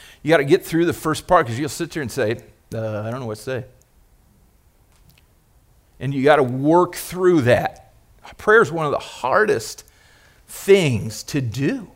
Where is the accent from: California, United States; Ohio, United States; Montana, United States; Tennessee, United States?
Ohio, United States; For those of you who are new to our fellowship, I'm from Ohio, so...